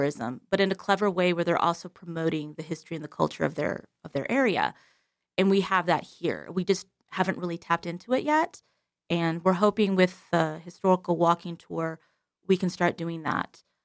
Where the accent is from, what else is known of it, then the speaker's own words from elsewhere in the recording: United States; As you know, I'm not from Alaska. I'm from the Lower 48. So I've been in many places, and being a military brat